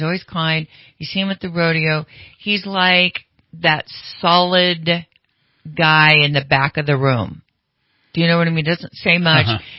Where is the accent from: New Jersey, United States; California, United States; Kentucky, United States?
California, United States; Sacramento; I grew up in Sacramento.